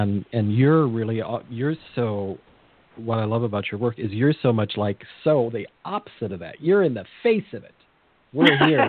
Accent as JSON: {"language": "English", "region": "California", "country": "United States", "tie": "born or raised there", "said": "And I grew up on the Monterey Peninsula"}